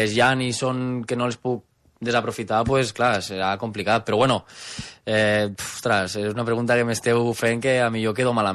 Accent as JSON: {"language": "Catalan", "town": "Ulldecona", "region": "Catalonia", "country": "Spain", "said": "Faldut som els que som d'Ulldecona."}